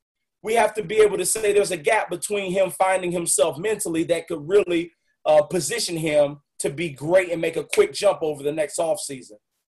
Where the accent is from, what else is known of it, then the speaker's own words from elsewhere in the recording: Winston-Salem, North Carolina, United States; White Sox, with me being in Winston-Salem, their high A team is here. Their high A team is here in my hometown. Had the pleasure of playing in front of my hometown.